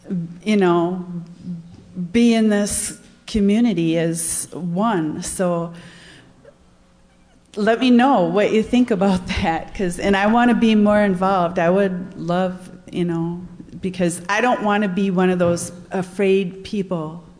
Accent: Green Bay, Wisconsin, United States; now in Oakland, United States; I'm from Green Bay, Wisconsin, and moved here in January. I live in downtown Oakland now.

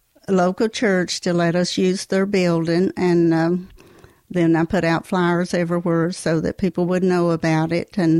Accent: Lebanon, Virginia, United States; from Southwest Virginia, Lebanon, Virginia.

